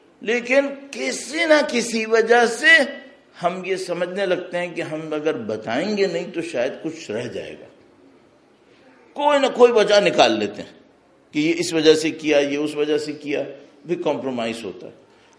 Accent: Pakistan; پاکستان کے اندر بھی جہاں سے میں آیا ہوں ظاہر ہے میں اس کو زیادہ دیکھ رہا ہوں

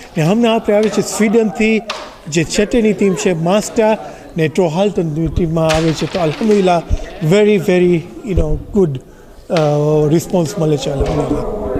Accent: Mombasa, Mombasa County, Kenya; moved away; હું actually originally કેન્યાથી આવું છું મુંબાસાથી, પછી હું અહીંયા મૂવ થયું 1996માં. અહીંયાથી મને ઓવર 21 યર્સ થયા છે.

